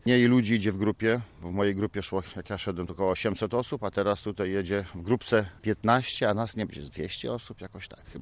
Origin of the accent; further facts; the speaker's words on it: Szczecin, West Pomeranian Voivodeship, Poland; jestem ze Szczecina.